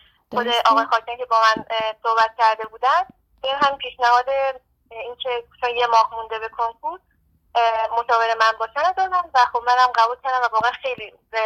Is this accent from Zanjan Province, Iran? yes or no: no; Mashhad, Razavi Khorasan, Iran; اونم خب شهر خودم ترجیح میدم، مشهد